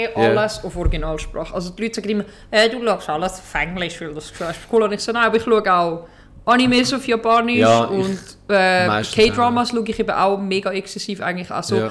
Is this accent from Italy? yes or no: no; Switzerland; also für mich als Schweizer ist es sowieso immer schwer, so etwas nachzuvollziehen, weil wir nicht wirklich in Kriegen dabei waren.